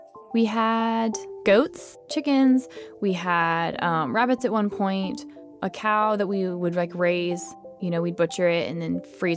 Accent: Kerrville, Texas, United States; also born or lived in Houston; Born in Houston, and then we moved to Kerrville.

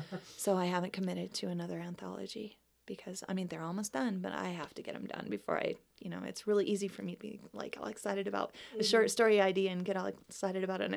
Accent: Cripple Creek, Colorado, United States; they were country western songs because I grew up in Cripple Creek, and that's what my parents listened

